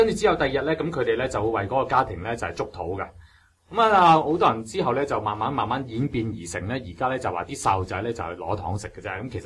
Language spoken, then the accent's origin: Cantonese; China; now in United States; 我哋中国人过到嚟咧就系古灵精怪。